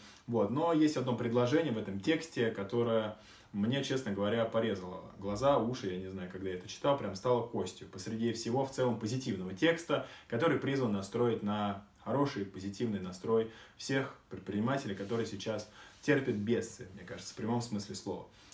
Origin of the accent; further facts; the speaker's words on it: Moscow, Russia; То есть, если мы, москвичи, будем вести себя хорошо